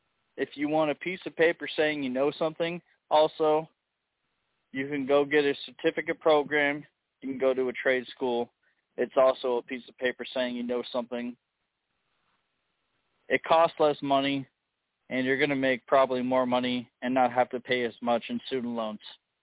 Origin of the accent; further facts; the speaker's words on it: Illinois, United States; No, I'm not from Michigan or Ohio. I'm from Illinois.